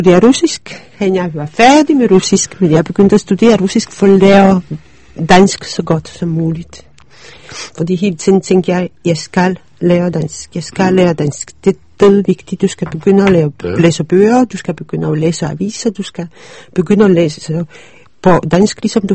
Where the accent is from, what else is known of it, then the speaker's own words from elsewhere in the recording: Poland; Danish is a second language; moved away as an adult; now in Denmark; Nej, jeg kom i 69, så jeg blev student i 67 i Polen.